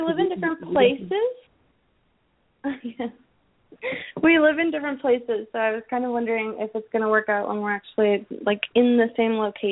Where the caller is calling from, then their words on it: Canada; Hi, this is … I'm from Canada.